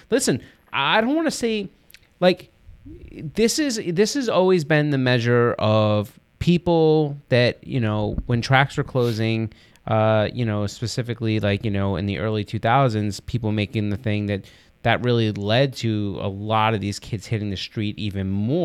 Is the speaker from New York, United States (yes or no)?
yes; Long Island, New York, United States; like, we're from Long Island, for those that are listening, whatever.